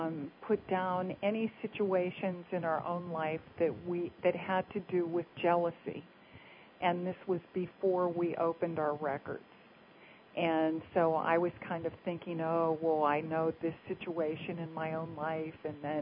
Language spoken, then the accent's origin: English; Jacksonville, Florida, United States; I'm from Jacksonville.